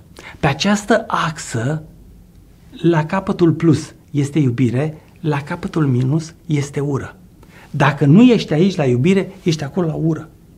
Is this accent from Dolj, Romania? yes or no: yes; Dolj, Romania; also born or lived in Gorj County; Eu m-am născut în Dolj. În Gorj, de fapt, în Gorj, dar am trăit în Dolj, în Oltenia.